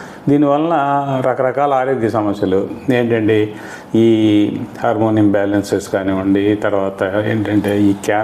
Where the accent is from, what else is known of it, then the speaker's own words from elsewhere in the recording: Kunchanapalli, Andhra Pradesh, India; మాది కుంచనపల్లి గ్రామం, తాడేపల్లి మండలం, గుంటూరు జిల్లా.